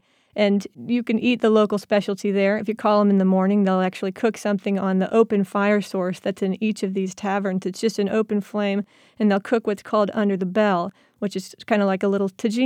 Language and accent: English; Midwest, United States; We're from the Midwest, and we'll eat anything pretty much.